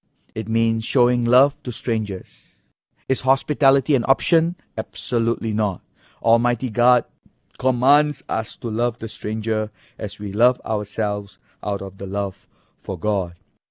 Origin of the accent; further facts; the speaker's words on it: Singapore; I am from Singapore.